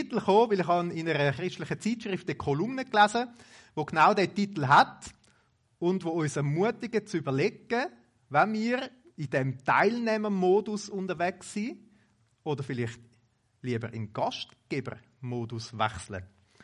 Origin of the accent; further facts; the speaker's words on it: Wallisellen, Zurich, Switzerland; Ich bin aufgewachsen in Wallisellen, ist auch ganz in der Nähe.